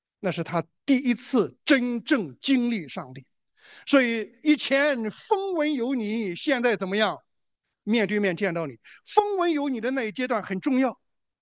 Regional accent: China; 烧香很容易，我们中国人拜偶像都是口头上说的

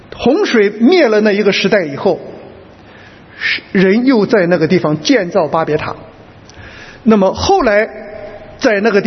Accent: China; 我是中国人，穿西装。

